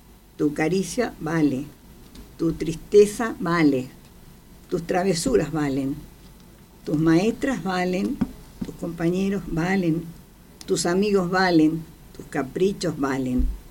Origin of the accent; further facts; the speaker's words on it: Coronel Pringles, Buenos Aires Province, Argentina; born there; Soy nacida en Coronel Pringles.